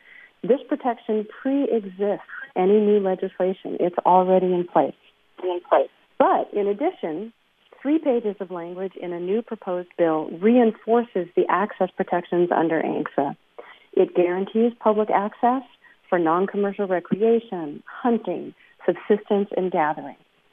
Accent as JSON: {"language": "English", "town": "Petersburg", "region": "Alaska", "country": "United States", "tie": "born or raised there", "said": "born and raised in Petersburg."}